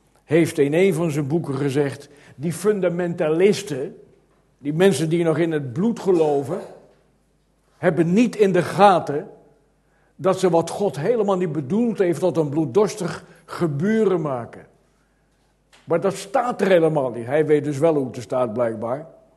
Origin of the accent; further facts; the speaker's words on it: Kampen, Overijssel, Netherlands; wij komen uit Kampen